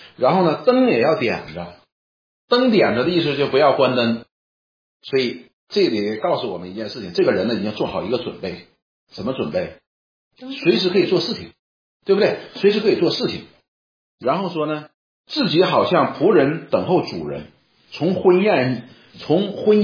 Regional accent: Northeast China, China; 以前那个我们东北人都是有一个

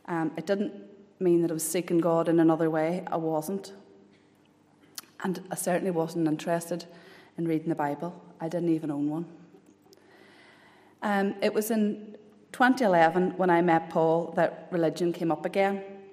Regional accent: Londonderry, Northern Ireland, United Kingdom; I was born and lived in Londonderry for the first 29 years of my life. I was brought up in the Roman Catholic Church by my very devout Catholic parents

